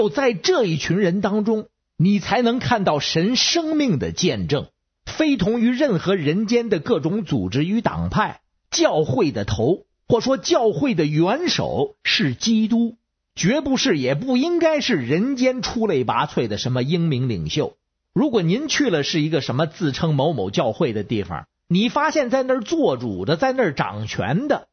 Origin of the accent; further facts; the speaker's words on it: Beijing, China; 我是北京的